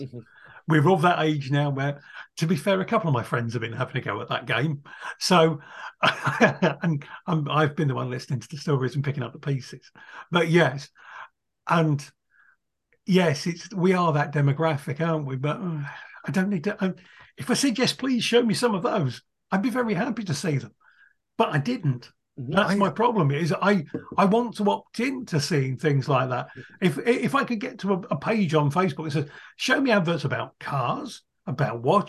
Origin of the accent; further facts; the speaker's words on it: Yorkshire and the Humber, United Kingdom; I'm from Yorkshire.